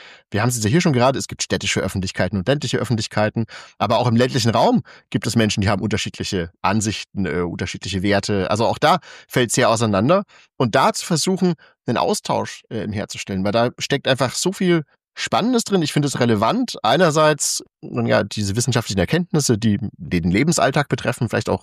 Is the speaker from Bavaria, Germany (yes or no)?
yes; Bavaria, Germany; Ich komme eigentlich aus Franken, genauer gesagt Oberfranken, und es ist keine Absicht, einfach im Lauf der Zeit, man hat es ja bisher jetzt nicht so richtig rausgehört, hat sich bei mir der Dialekt einfach verschliffen. Ich falle selber wieder dahin zurück, wenn ich zu Hause bin